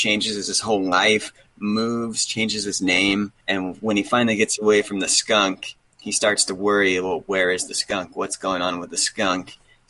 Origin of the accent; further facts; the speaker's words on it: Kansas, United States; I think it's because I came from Kansas, but that song's terrific as well.